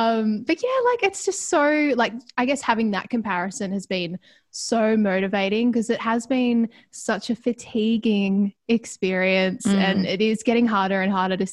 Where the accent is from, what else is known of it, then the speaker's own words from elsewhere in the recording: Ballarat, Victoria, Australia; I grew up in Ballarat. Family, mum, dad, got a twin sister, got an older sister, an older brother. So it was the 4 of us kids growing up in, yeah, regional Victoria.